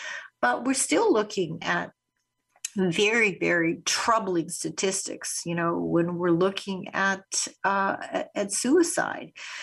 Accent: Winnipeg, Manitoba, Canada; we had huge numbers of children on the street that I grew up on in Winnipeg.

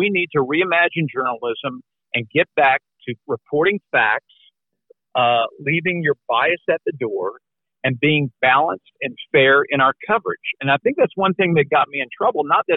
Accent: Texas, United States; chose to go to the University of Texas instead because it was my home state, wanted to be closer to my family.

